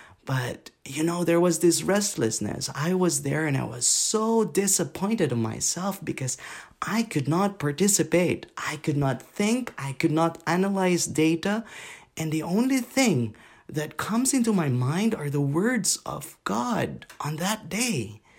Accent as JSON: {"language": "English", "country": "Philippines", "tie": "born or raised there", "said": "So, as you know, Philippines is a very Catholic country. So my family, in that sense, were Catholic, and it's typical."}